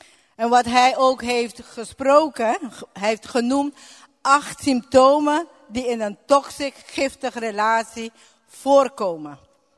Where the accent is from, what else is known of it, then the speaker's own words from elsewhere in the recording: Aruba; Dutch is a second language; En ik kom uit Aruba, dus hier en daar zal je fouten herkennen in het Nederlandse taal.